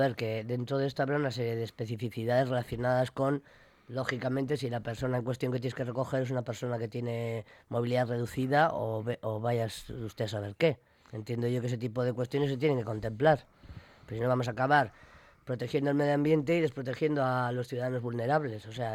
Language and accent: Spanish; Bilbao, Basque Country, Spain; Soy ciudadana de Bilbao